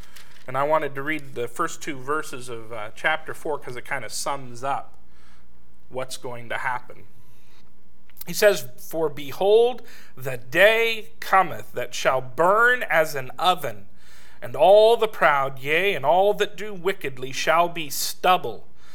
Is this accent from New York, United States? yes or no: no; Los Angeles, California, United States; When I was growing up in California, the days I liked best was when it had rained really hard and then the sun came out afterwards.